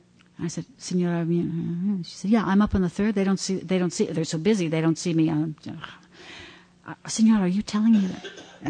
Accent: United States; moved away as an adult; because even I, as an American who has not lived in this country for 40 years and will never live in this country again

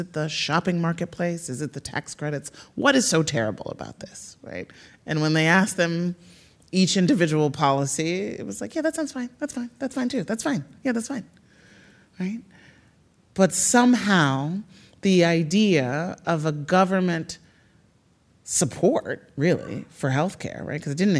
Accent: Chicago, Illinois, United States; a big part of what shaped me economically as a kid was that I grew up in Chicago in a moment of deindustrialization and job loss

